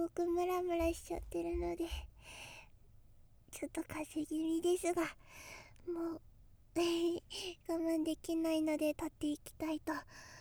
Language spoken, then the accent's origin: Japanese; Tokyo, Japan; 東京生まれ東京育ちです。